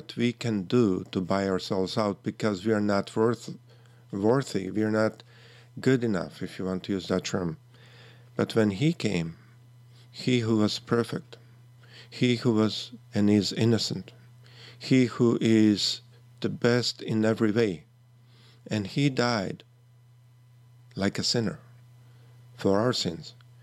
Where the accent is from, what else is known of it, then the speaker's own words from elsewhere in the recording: Canada; now in United States; I grew up in Canada and I have been living down here in US for I don't know how long.